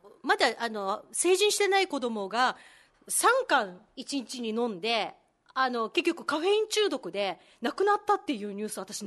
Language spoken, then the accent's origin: Japanese; Kyushu, Japan; 私あの育ったところが九州だったんで、まあ、九州もそう